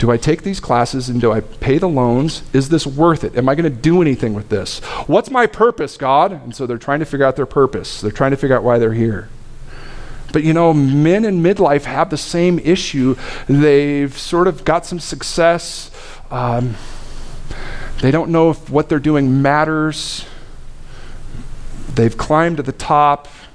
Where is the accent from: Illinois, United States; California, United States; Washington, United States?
Washington, United States; Cheney; I grew up in Cheney, and so parades were always a letdown.